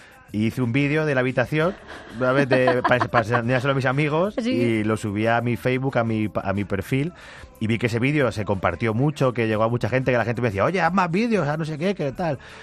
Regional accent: Picón, Castilla-La Mancha, Spain; Bueno, en mi pueblo, mi abuelo le llamaban Agustín el Cachondo.

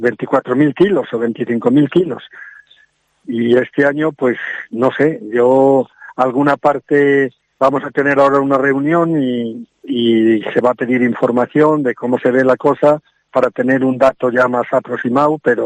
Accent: Zamora, Castile and León, Spain; mayoritariamente somos de aquí, de Zamora.

